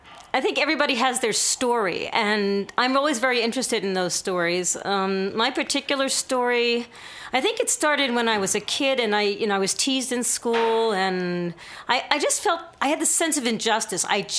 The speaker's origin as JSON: {"language": "English", "region": "New York", "country": "United States", "tie": "born or raised there", "said": "Even growing up in New York, which is really weird."}